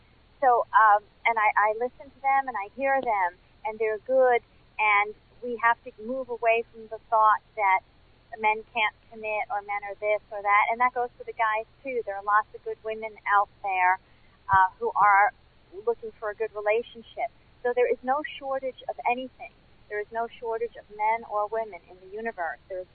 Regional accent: New York, United States; also born or lived in Florida; because I'm from New York, but then I'm also from Florida. I lived in Florida for 20 years before moving to the Midwest.

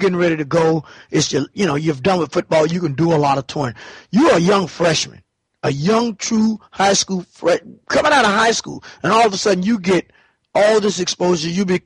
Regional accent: Fort Lauderdale, Florida, United States; the biggest story of the recruiting year is coming out of my home state, my home city, Fort Lauderdale, Florida.

